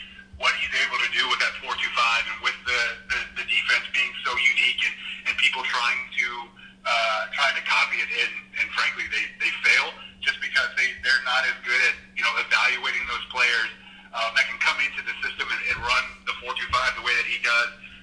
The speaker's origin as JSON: {"language": "English", "region": "Ohio", "country": "United States", "tie": "born or raised there", "said": "And I grew up in Ohio, and my entire family is Buckeyes fans, and I hate Ohio State."}